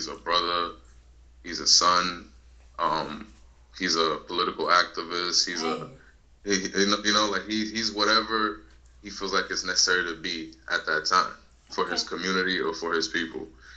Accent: Boston, Massachusetts, United States; growing up in environments that you grew up in, you know, growing up in Boston. You know what I mean? Like, the streets was everything.

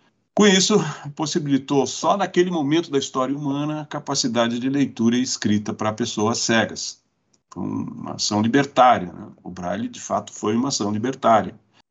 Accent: São Paulo, Brazil; moved away as an adult; now in Curitiba, Brazil; eu sou paulistano e, por opção, estou aqui em Curitiba 2 décadas já, mas São Paulo está no meu sangue, né? Como não poderia deixar de ser. Eu sou um homem de 64 anos, tenho cabelos grisalhos, ainda os tenho, e só tenho a pele clara, né?

